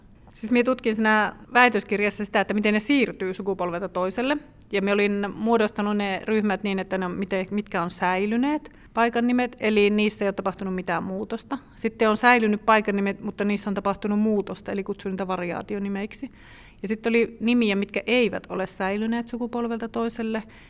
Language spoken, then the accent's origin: Finnish; Rovaniemi, Lapland, Finland; also born or lived in Lemmenjoki; No me asuttiin silloin ihan pienenä, kun me asuttiin Lemmenjoella. Sitten me muutin äitin kanssa Rovaniemelle, kun se alkoi töihin.